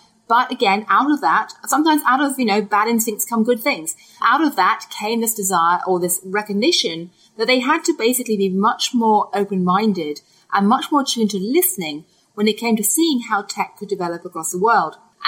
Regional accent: United Kingdom; I grew up in Britain

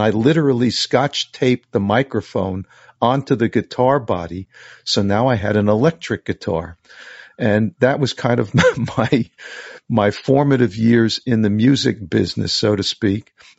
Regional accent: New York City, New York, United States; I grew up in New York City, in the suburbs, Queens, New York, real middle class kind of lifestyle.

